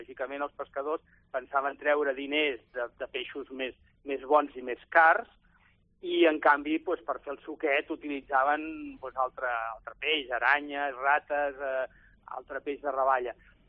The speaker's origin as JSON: {"language": "Catalan", "town": "La Bisbal d'Empordà", "region": "Catalonia", "country": "Spain", "tie": "born or raised there", "said": "Ostres, això és el que jo, de jove, a la Bisbal, quan era festa major, es feia."}